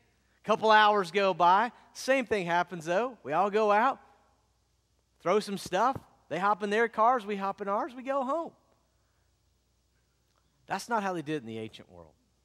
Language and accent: English; the South, United States; I grew up in the South.